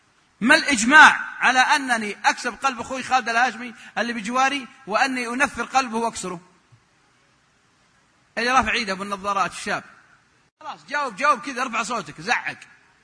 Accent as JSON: {"language": "Arabic", "country": "Saudi Arabia"}